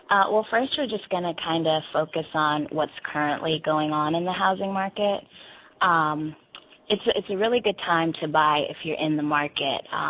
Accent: Montgomery, Alabama, United States; I'm from Montgomery, Alabama.

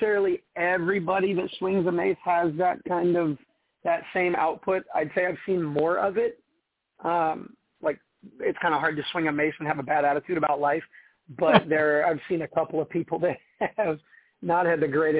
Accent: Louisiana, United States; I grew up poor in Louisiana, honestly. My family moved around a lot.

